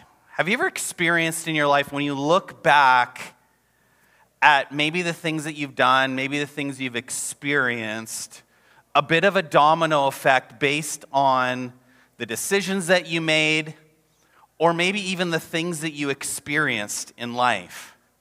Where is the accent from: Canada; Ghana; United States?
Canada; North Delta, British Columbia; moved away as an adult; So I grew up in the Lower Mainland, North Delta specifically, and I chose to go to university in Minnesota.